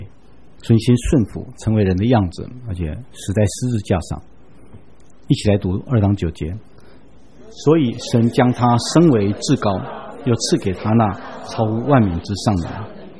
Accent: Taiwan; 我以前都觉得不晓得中国我们台湾人为什么称它叫圣母峰

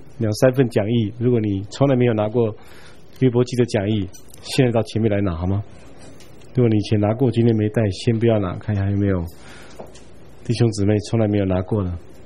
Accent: Taiwan; 可是就是我们台湾人也说要有这些地理

